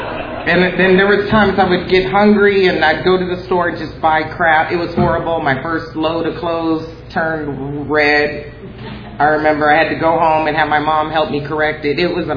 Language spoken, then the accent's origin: English; Los Angeles, California, United States; I'm born and raised in Los Angeles, good neighborhood, Hancock Park, Wilshire area